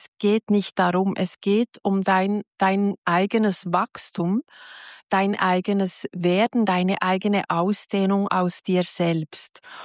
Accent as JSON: {"language": "German", "country": "Switzerland", "said": "ich komme ja aus der Schweiz"}